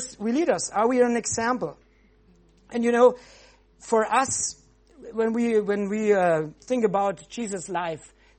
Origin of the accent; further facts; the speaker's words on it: West Germany, Germany; English is a second language; now in Dresden, Germany; I come from West Germany and I moved to Dresden